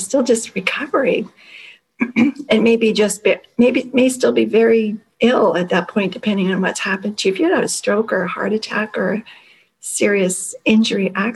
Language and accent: English; Canada; Are you sure? Are you sure there's nothing special about us Canadians?